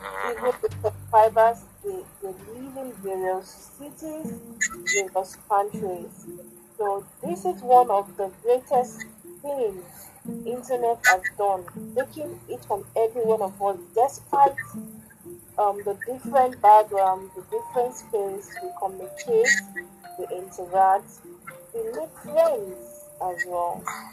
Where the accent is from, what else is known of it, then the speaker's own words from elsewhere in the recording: Nigeria; Yes, I am from Nigeria.